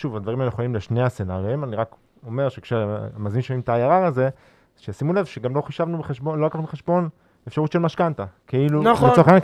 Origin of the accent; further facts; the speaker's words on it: Petah Tikva, Central District, Israel; פה גדלתי.